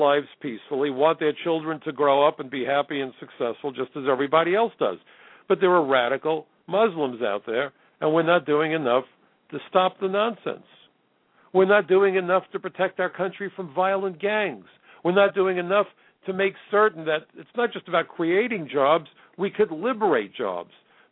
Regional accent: New York, United States; As a New Yorker, I had a front row seat.

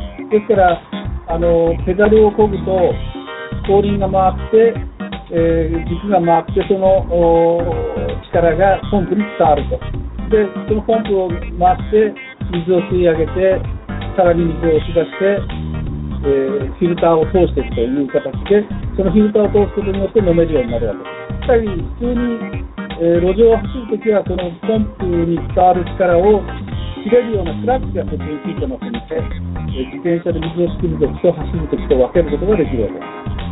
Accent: Tokyo, Japan; now in Kawasaki, Japan; 今は、まあ、ちょっと川崎に住んでますけど、もう東京育ちの東京でずっとっていう感じで

